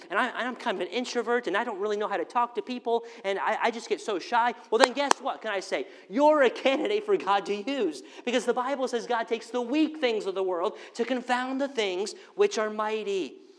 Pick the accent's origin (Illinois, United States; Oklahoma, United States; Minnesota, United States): Illinois, United States; Rockford; Again, I grew up here in Rockford, and my dad never went fishing